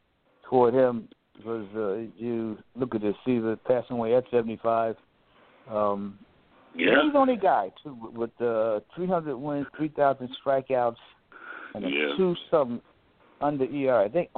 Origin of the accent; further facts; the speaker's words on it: New York, United States; The thing that, being a New Yorker, we got to see him come here